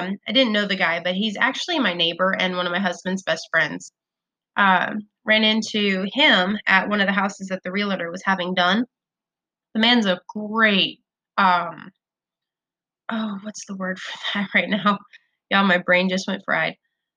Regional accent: Nevada, United States; I remember growing up in Nevada, and we would spend a lot of time at my grandfather's place. Where we lived in Nevada, it was kind of the mountainous desert.

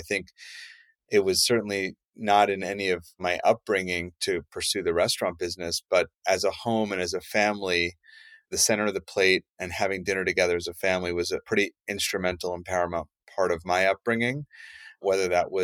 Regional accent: New York, United States; growing up in New York, it was definitely would always try to escape the cold wherever possible.

